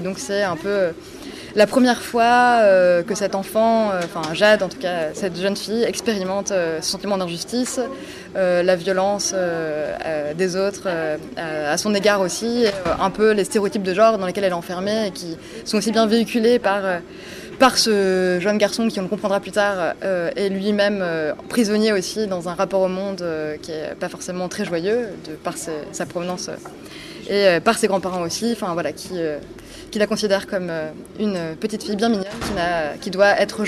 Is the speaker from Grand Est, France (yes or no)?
no; Normandy, France; Alors, je viens de Normandie, où j'ai grandi.